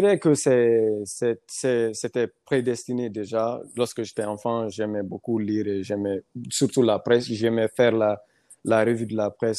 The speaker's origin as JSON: {"language": "French", "country": "Mali", "tie": "born or raised there", "moved": "yes", "lives_now": "Conakry, Guinea", "said": "je suis né à Mali et grandi. J'ai fait une partie de mon enfance à Mali, après je suis venu à Conakry."}